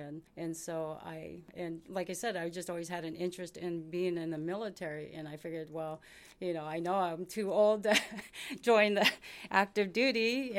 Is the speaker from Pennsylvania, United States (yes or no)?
no; Hoonah, Alaska, United States; also born or lived in Minnesota; I'm from Hoonah.